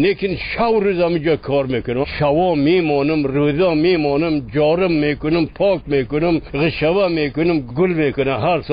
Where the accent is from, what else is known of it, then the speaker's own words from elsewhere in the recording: Sheberghan, Jowzjan, Afghanistan; از خود شبرغان